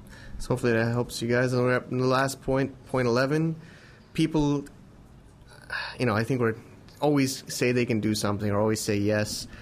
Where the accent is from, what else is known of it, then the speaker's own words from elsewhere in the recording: United States; we're two American white men, right?